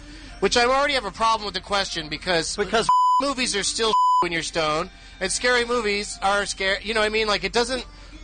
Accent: San Diego, California, United States; I'm from San Diego originally, and so I went to Comic-Con when I was a kid

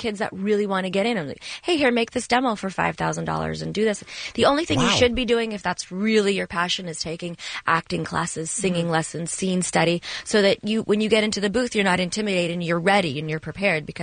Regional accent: Toronto, Ontario, Canada; I grew up in Toronto and they didn't really know much about the business.

